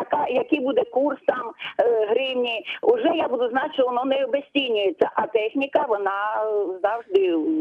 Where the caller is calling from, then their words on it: Chernihiv Oblast, Ukraine; з Чернігівщини. Я хочу що сказати. Я живу у селі сільського, як кажуть, типу.